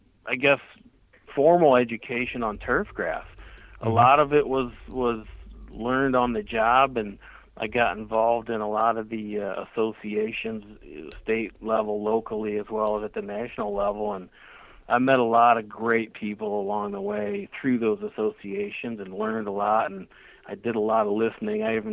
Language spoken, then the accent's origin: English; Ohio, United States; You know, I'm from Northwest Ohio, grew up in Northwest Ohio, and my family has a farm not too far away from Toledo.